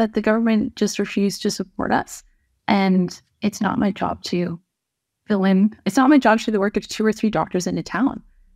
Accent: Wawa, Ontario, Canada; It was very difficult because this is my hometown. My patients included lots of my family, friends, previous teachers, and deciding to close my practice, I really felt like I was abandoning not only the patients, but also my colleagues, leaving just two doctors practicing full time in Wawa.

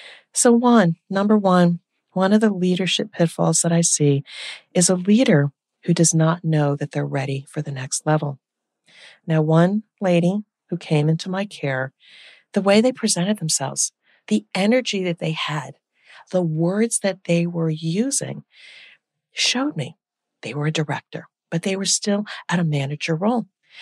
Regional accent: New Jersey, United States; So as many of you know, I am from Jersey. I am a fast talker.

